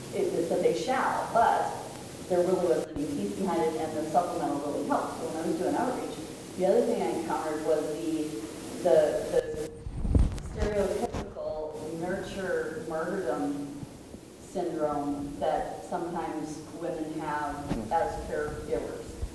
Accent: Michigan, United States; and I was from Michigan, and I would go out and provide information about the safer medical devices.

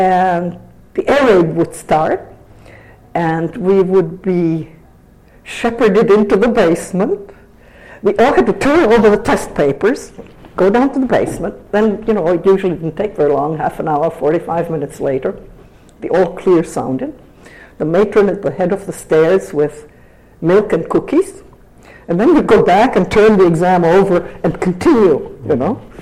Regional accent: Prague, Czechia; moved away; also born or lived in Jerusalem / England; I was born in Jerusalem, which was then called Palestine rather than Israel. But I was a Czech. I mean, my parents were Czech and returned. I grew up in Prague. I was sent off to boarding school in England in March 39.

